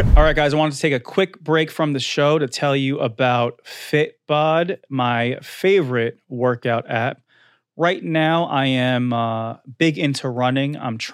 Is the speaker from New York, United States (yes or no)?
yes; Staten Island, New York, United States; I'm from Staten Island, you know? We do that.